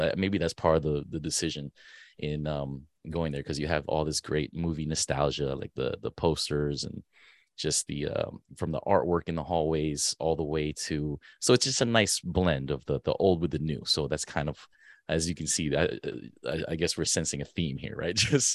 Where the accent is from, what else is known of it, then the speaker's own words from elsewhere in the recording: Arlington, Virginia, United States; So I grew up in Arlington. So, you know, the red brick building that you see right across the Potomac